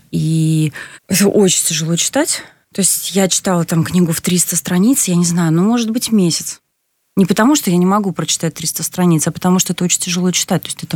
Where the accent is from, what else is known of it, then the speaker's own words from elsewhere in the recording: Saint Petersburg, Russia; born there; я родилась в Ленинграде, но сейчас продолжаю жить уже теперь в Санкт-Петербурге, и для меня, естественно, это мой город